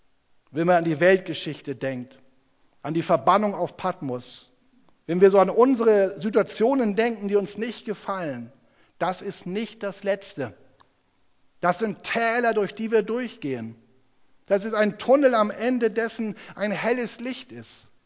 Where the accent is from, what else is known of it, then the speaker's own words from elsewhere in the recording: Northern Germany, Germany; Ich komme aus Norddeutschland, sagt man Tach und fertig.